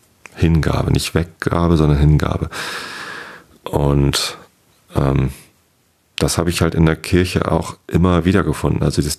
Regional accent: Wistedt, Lower Saxony, Germany; Ich bin in Visted aufgewachsen, das ist ein kleines Dorf, gehört zur Samtgemeinde Tosted.

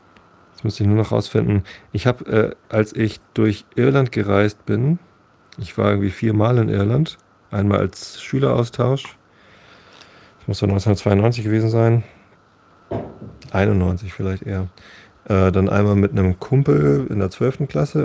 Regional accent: Hamburg, Germany; Ich wohne auf dem Land. Ich bin zwar Hamburger Jung, aber ich bin hier auf dem Lande groß geworden.

